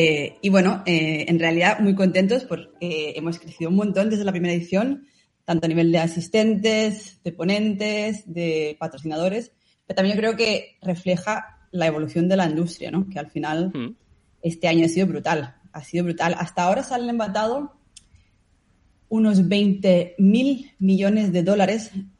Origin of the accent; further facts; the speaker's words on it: Copenhagen, Capital Region, Denmark; Spanish is a second language; Hemos estado en Copenhague, yo soy de Copenhague, en la capital de Dinamarca, en el 2019